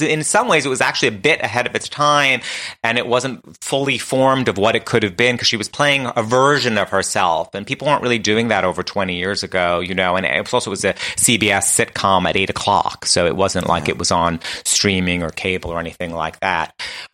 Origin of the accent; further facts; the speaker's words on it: Queens, New York, United States; You know, I'm from Queens.